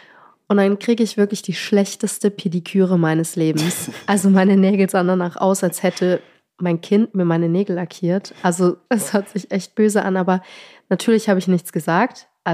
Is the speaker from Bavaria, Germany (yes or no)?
yes; Wiesentheid, Bavaria, Germany; Aber ich komme aus dem wunderschönen Unterfranken aus Wiesentheit.